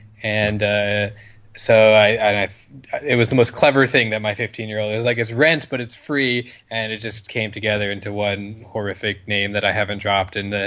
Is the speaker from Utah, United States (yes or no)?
no; New York, United States; I'm from New York, so I have more familiarity with that anyway. So, I mean, the Midwest is cute and charming, but I'm not too upset to go back home.